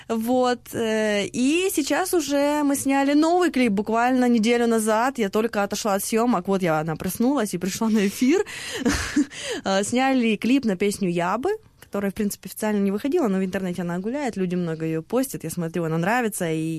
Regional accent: Ukraine; Украине, что мы украинцы, это не скучно.

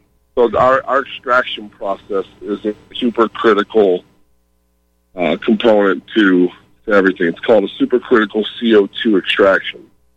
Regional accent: New Orleans, Louisiana, United States; I'm in Denver, but I am from New Orleans.

